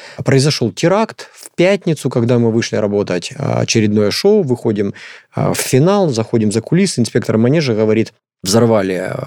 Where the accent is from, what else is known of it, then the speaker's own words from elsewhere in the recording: Khartsyzk, Donetsk Oblast, Ukraine; Я сам с Донбасса, это родина моя, ДНР, Харциск, это 13 километров от Макеевки, 30 километров от Донецка. Это для меня родные земли, которые я посещаю при первой возможности.